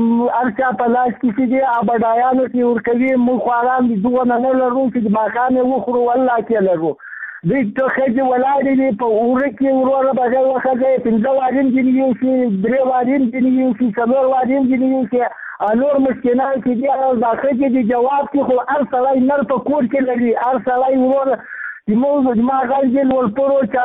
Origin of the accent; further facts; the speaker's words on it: Ghazni, Afghanistan; زه د غزنی دی ولایت کې مرکز دی ولسوالۍ